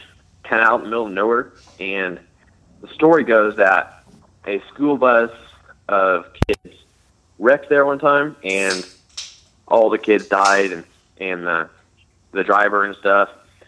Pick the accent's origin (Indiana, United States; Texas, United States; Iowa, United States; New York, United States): Indiana, United States; Frankfort; Hi, I'm from Frankfort, Indiana.